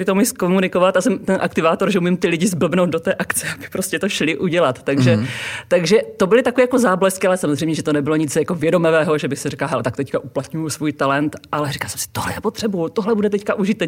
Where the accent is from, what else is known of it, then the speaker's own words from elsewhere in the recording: Otice, Moravian-Silesian Region, Czechia; dětství jsem prožila v Oticích, což je taková menší vesnice, kousíček od Opavy, takže tam já jsem prožila celé dětství, potom i pubertu a vlastně takový ten tu první část dospělosti